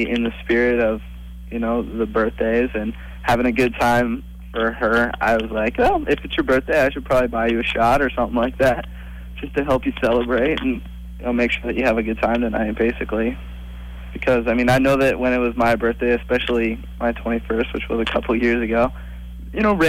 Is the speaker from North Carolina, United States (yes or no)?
no; Boulder, Colorado, United States; now in Atlanta, United States; I'm actually from Boulder, but close enough, I think.